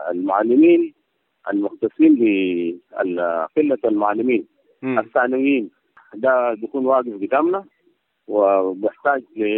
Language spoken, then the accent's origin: Arabic; Raja, Western Bahr el Ghazal, South Sudan; أولا نحن كأمة جنوبية من داخل راجع